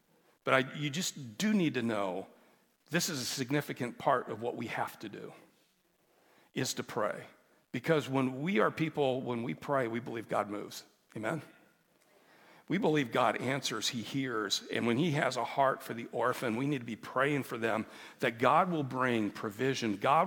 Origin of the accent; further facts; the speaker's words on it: Nebraska, United States; See, that's one of the things I had for me growing up in Western Nebraska.